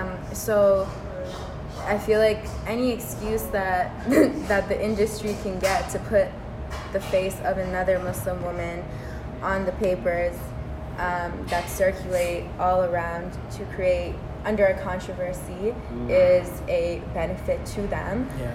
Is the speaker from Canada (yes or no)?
yes; Canada; as someone from Canada, I don't consider myself Canadian.